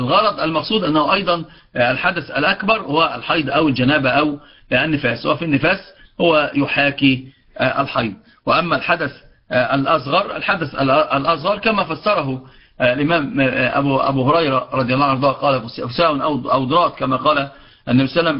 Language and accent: Arabic; Upper Egypt, Egypt; عندنا في الصعيد